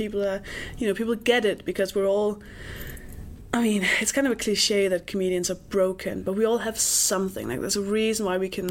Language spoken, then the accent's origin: English; Denmark; But then when you're in England and you say, "Oh, I'm from Denmark,"